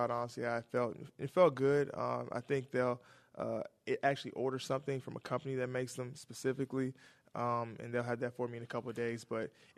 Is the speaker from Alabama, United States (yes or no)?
yes; Huntsville, Alabama, United States; I was from Alabama.